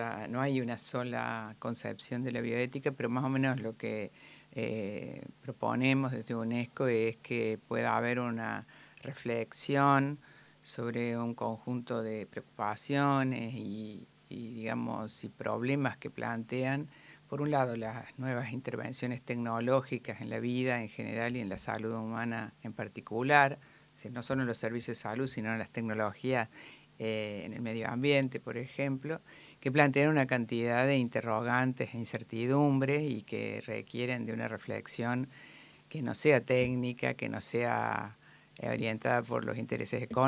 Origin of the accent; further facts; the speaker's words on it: Córdoba, Argentina; Argentina, yo soy cordobesa.